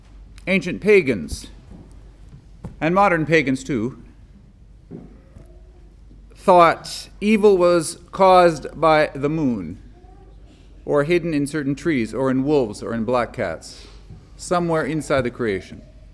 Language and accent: English; Canada; I come from Canada. I've experienced this.